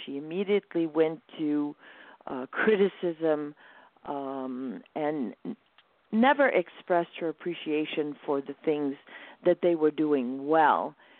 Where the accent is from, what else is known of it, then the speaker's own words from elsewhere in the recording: California, United States; But briefly, I grew up in the San Francisco Bay Area. one of two siblings.